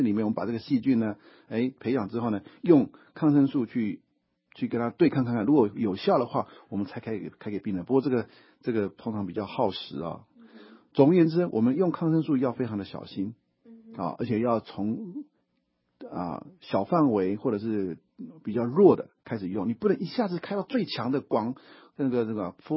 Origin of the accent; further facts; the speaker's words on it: Taiwan; 很多人像我在台湾长大